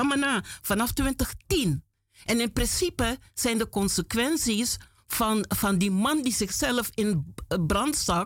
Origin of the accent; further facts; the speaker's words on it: Suriname; born there; ik ben in Suriname geboren